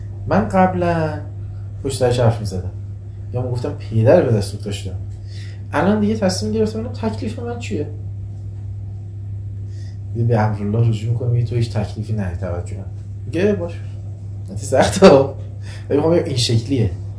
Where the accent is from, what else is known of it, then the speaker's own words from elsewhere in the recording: Iran; چون من میدونم دیگه، منم بچه ایرانم دیگه